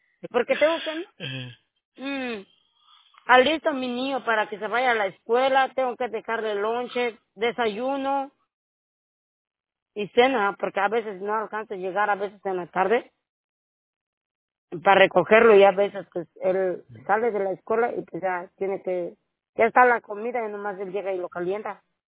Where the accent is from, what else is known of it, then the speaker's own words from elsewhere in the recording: Oaxaca, Mexico; now in United States; Yo soy de Oaxaca.